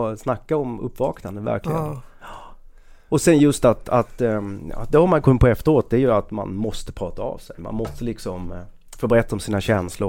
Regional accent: Skåne, Sweden; Jag var ju typ skåning i Stockholm typ.

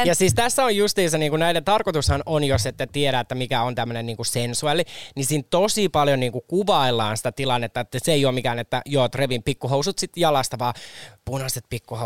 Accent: Uusikaupunki, Southwest Finland, Finland; Kato, me ollaan Uudestakaupungista.

